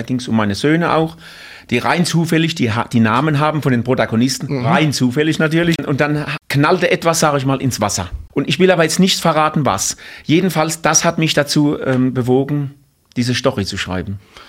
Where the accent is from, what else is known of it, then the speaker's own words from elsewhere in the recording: Bad Dürkheim, Rhineland-Palatinate, Germany; also born or lived in Ludwigshafen; now in Wörth an der Donau, Germany; In Ludwigshafen und bin dann aufgewachsen in Bad Dürkheim und da habe ich dann gelebt.